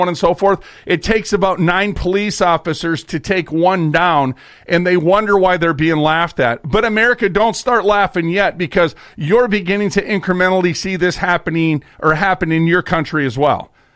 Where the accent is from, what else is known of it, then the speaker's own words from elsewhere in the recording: Minnesota, United States; I returned to find that my home state of Minnesota